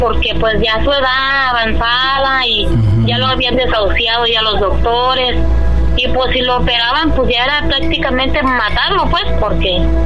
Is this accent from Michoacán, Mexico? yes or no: yes; Michoacán, Mexico; now in Colima, Mexico; Pues yo vivo aquí en Colima y mi abuelito, pues todos somos de Michoacán, somos originarios de Michoacán.